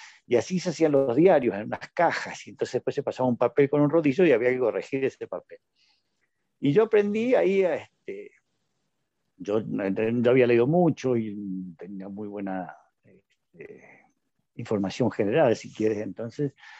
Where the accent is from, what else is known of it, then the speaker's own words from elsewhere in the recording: Argentina; born there; nací en Argentina, estudié psicología, estudiaba psicología.